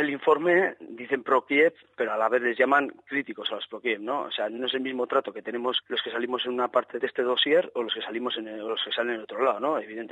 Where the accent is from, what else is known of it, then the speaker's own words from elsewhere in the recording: Basque Country, Spain; yo, en mi caso, siendo vasco